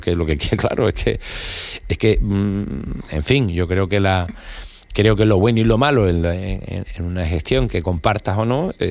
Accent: Fuerteventura, Canary Islands, Spain; Yo como soy de Fuerteventura, no la he encargado.

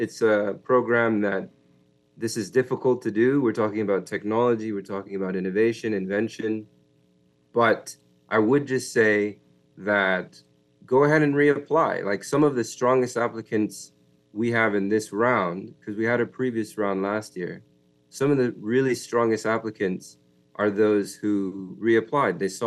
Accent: Bahamas; And we thought, you know, I'm from the Bahamas.

